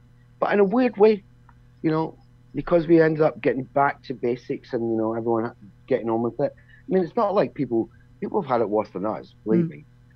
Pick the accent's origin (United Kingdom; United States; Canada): United Kingdom; Scotland; I'm a Scottish guy, right?